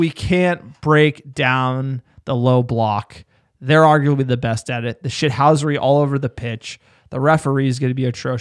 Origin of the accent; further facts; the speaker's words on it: New Jersey, United States; like growing up in New Jersey in the summer.